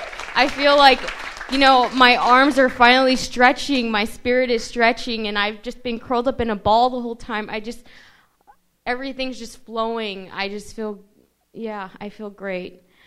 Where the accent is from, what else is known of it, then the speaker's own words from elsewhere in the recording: Vancouver, Washington, United States; I'm from Vancouver, Washington.